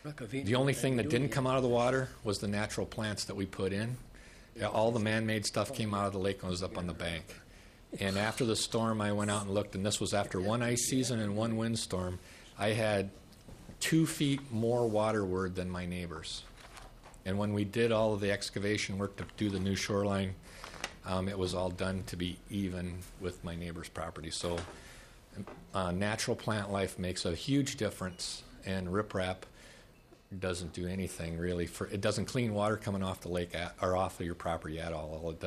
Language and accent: English; Iowa, United States; My mother's from Minnesota. I grew up in Iowa.